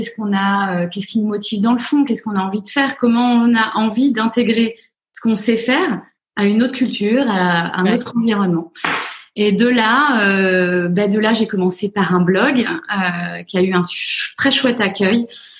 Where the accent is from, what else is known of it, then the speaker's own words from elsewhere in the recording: France; accent: French; mon accent, au bout de 2 minutes, on me dit « Oh, you're so French, you're so cute !»